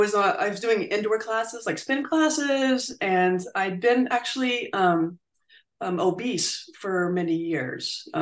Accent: Virginia, United States; So my sister actually for my 40th birthday, I grew up in Virginia

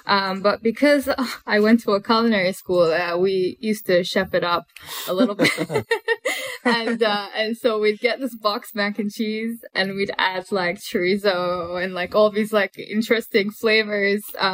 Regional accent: Bahrain; also born or lived in Middle East; I grew up in Bahrain and I also grew up in the Middle East.

